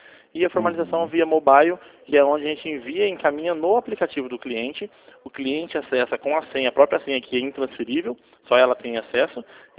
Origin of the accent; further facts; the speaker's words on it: Campinas, São Paulo, Brazil; Somos de Campinas, exatamente.